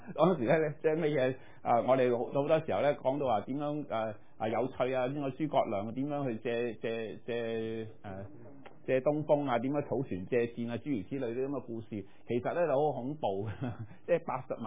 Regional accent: China; 我哋中國人有兩大美

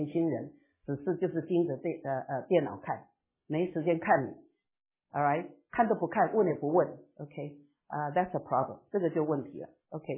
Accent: Taiwan; 我是台湾出生长大的。

